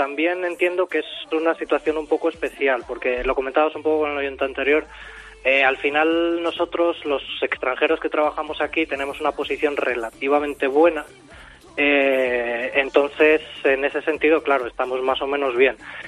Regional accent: Salamanca, Castile and León, Spain; Sí, del Barça y de Unionistas de Salamanca, del equipo de mi tierra.

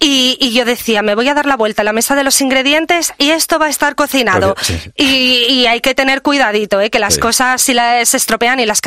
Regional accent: Menorca, Balearic Islands, Spain; Y yo luego, a mí cuando me arraigo está en Menorca.

